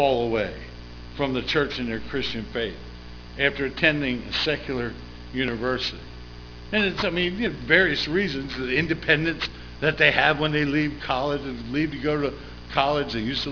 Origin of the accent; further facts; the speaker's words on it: Baltimore, Maryland, United States; when I grew up in Baltimore City public schools